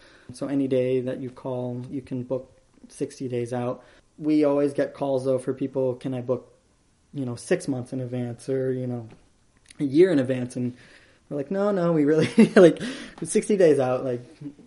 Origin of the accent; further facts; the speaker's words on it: Iowa, United States; It's something that I kind of took for granted growing up in Iowa and growing up on a farm in Iowa.